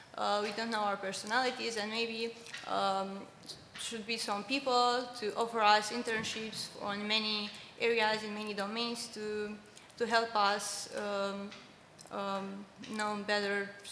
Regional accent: Romania; I'm from Romania.

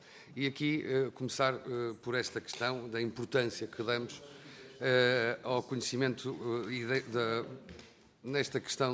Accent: Viana do Castelo, Portugal; eu sou oriundo de Viana Castelo

